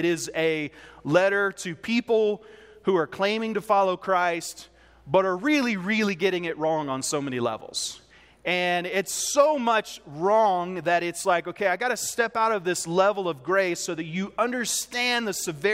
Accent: Dallas, Texas, United States; I'm originally from Dallas, Texas. So once I start relaxing my voice, you'll start hearing the accent come out. And that's where I'm from. That's where I picked my accent up.

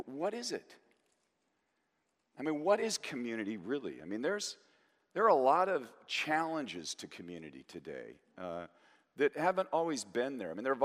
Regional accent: Portland, Oregon, United States; also born or lived in Eugene; You know, I was raised in Portland, born in Portland, raised in Portland, then lived through my teen years and earlier than that a little bit, but in Eugene. And so we're talking about Eugene, Oregon

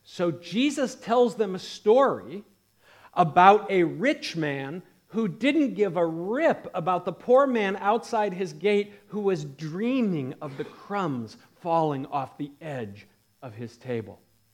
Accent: Iowa, United States; We had a place like that where I grew up in Iowa.

